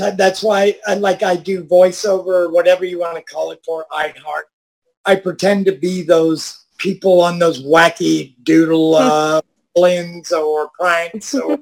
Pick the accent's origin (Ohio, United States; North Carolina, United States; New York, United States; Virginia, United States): Ohio, United States; Bay Village; I grew up and live in Bay Village.